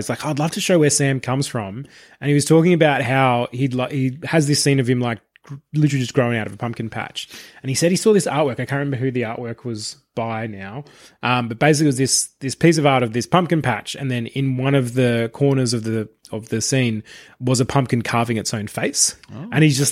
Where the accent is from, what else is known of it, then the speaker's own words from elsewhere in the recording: Australia; obviously growing up in Australia, never really got the opportunity.